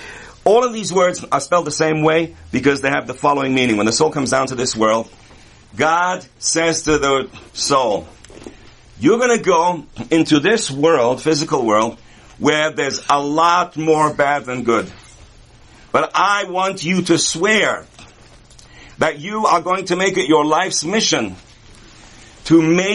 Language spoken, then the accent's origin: English; London, United Kingdom; I was born and raised in London, which means that life was about bricks and streets and interesting expressions as people lined up for the bus stop.